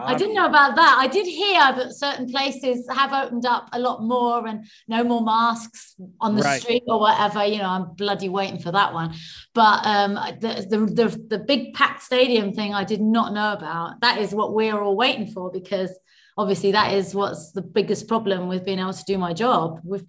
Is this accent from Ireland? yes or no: no; United Kingdom; Happy hour. That's right. I'm British.